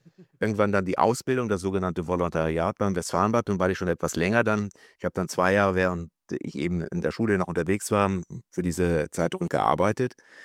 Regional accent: Lemgo, North Rhine-Westphalia, Germany; aus unserer Zeit in Lemgo, wo ich groß geworden bin, alte Hansestadt Lemgo

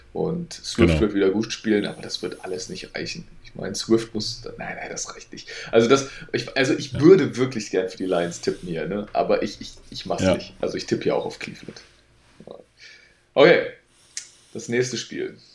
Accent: North Rhine-Westphalia, Germany; also ich komme einfach hier aus dem Pott.

